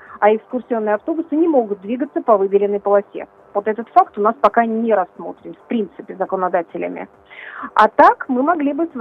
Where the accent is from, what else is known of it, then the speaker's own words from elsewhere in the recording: Moscow, Russia; Ну, я как коренная москвичка, естественно, как патриотка своего любимого города